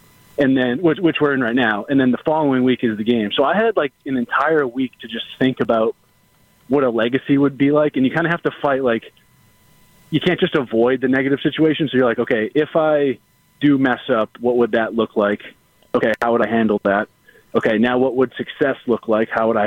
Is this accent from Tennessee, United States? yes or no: no; Marshfield, Massachusetts, United States; I did, yeah. I grew up in Marshfield.